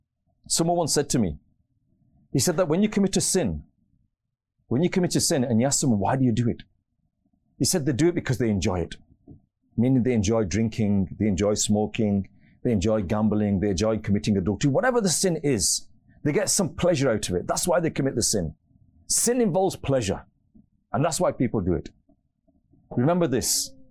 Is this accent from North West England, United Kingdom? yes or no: yes; Bury, North West England, United Kingdom; Many, many years ago, an event took place in my local masjid. I'm from Bury, not very far from here